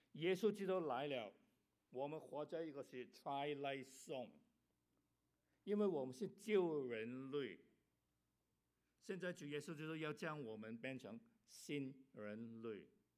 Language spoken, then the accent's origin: Chinese; Guangdong, China; first language Cantonese; Chinese is a second language; 我是广东人，讲广语，希望你听得到我的国语啊。